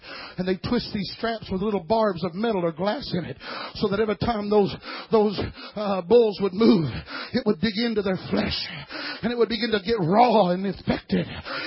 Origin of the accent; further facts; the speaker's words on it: Indiana, United States; now in Texas, United States; Now, I'm from Texas now. Originally from Indiana